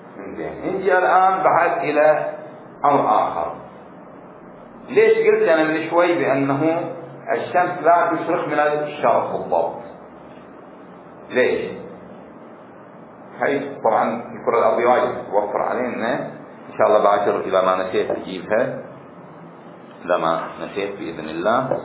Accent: Bahrain; التفاوت خفيف عندنا في البحرين بين الشمال الحقيقي والشمال المغناطيسي

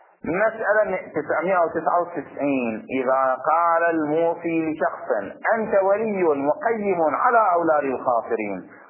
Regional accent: Abu Saiba, Bahrain; ودفن في قريتنا قرية أبو صيدا، ولا زال قبره موجود

